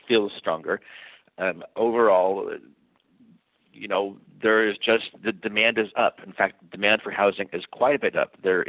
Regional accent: Thousand Oaks, California, United States; I grew up, I'll tell you, I grew up in Thousand Oaks, California, which is about an hour and a half north of here.

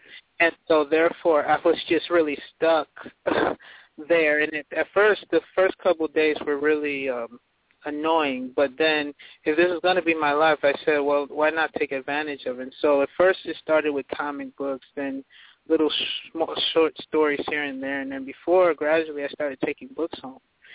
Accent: Nigeria; moved away; Okay, yes. I'm from Nigeria. My parents and I came here from Nigeria

